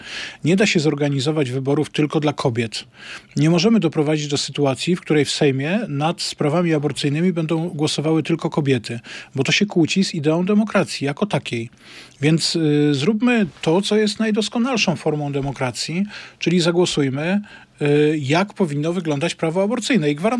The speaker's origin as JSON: {"language": "Polish", "town": "Tychy", "region": "Silesian Voivodeship", "country": "Poland", "said": "A ja jestem z Tychów."}